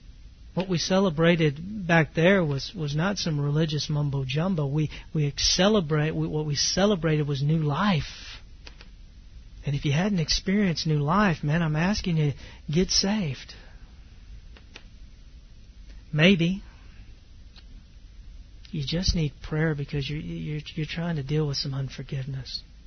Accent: the South, United States; I knew the gospel message. I grew up in the South.

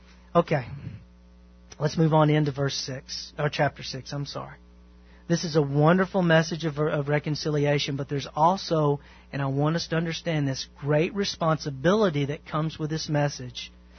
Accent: the South, United States; I'm country and, you know, I'm from the South. And I kind of grew up in an environment where, you know, people kept a list.

